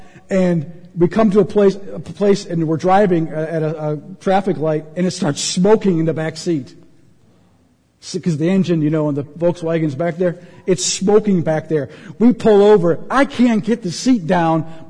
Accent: Minnesota, United States; moved away; and I'm from Minnesota, we got snow and we got salt on the roads, and we were driving to Canada

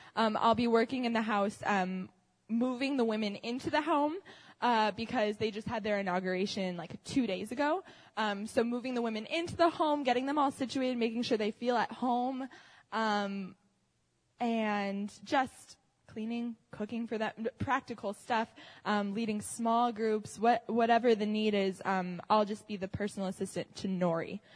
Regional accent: United States; I thought going there like, oh, I'm American, but we're all kind of like one people.

